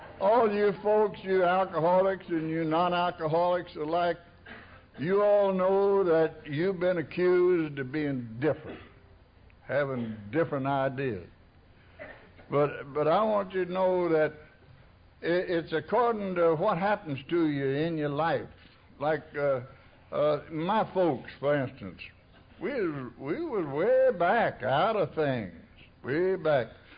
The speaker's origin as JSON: {"language": "English", "region": "Arkansas", "country": "United States", "said": "I came from Arkansas by request. And I was poor. I was raised during the Depression"}